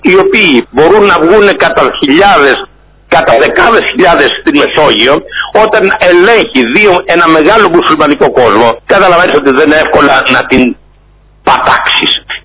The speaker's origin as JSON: {"language": "Greek", "country": "Greece", "said": "Εμείς σαν Έλληνες, ας πάψουμε τα κουτσομπολιά"}